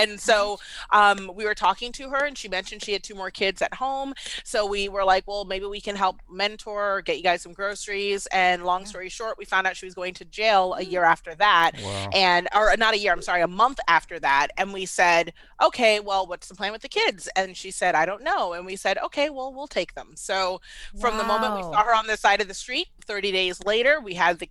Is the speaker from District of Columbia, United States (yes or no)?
yes; Washington, District of Columbia, United States; now in Atlanta, United States; So like, I was born and raised in D.C.